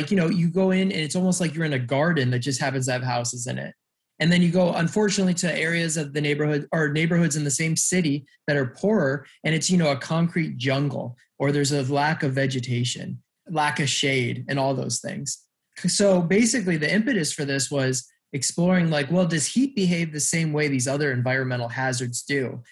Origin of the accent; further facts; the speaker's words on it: Cleveland, Ohio, United States; The neighborhood that I grew up in Cleveland was like a food desert.